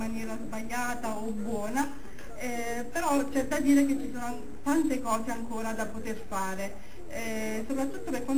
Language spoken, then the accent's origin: Italian; Campania, Italy; sono Telesina pura e precisamente chianaiola, perché sono nata e vivo sulla Piana